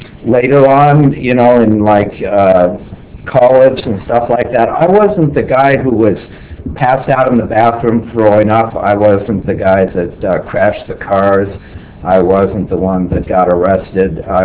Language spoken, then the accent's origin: English; Los Angeles, California, United States; I grew up in Los Angeles, grew up in Hollywood